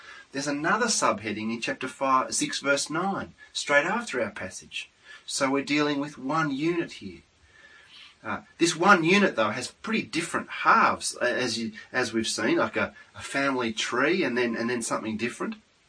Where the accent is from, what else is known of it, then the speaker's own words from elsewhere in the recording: Australia; Actually, it's a question that, as an Australian, you don't want to ask too hard, dig too deep